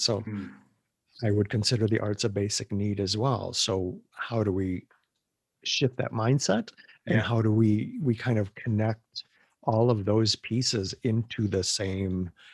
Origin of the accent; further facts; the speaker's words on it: Milwaukee, Wisconsin, United States; I think of, again, growing up in Wisconsin and Milwaukee and the Rust Belt, and you don't expect to see all of that.